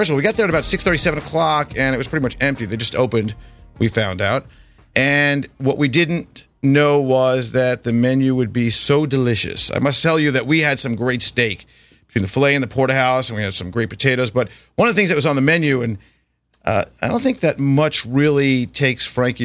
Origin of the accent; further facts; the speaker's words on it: Commack, New York, United States; the house that I grew up in out in Commack, Long Island.